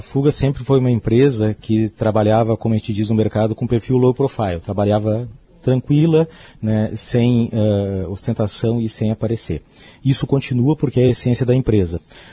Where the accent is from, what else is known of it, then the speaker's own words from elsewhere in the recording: Porto Alegre, Rio Grande do Sul, Brazil; Sou de Porto Alegre, né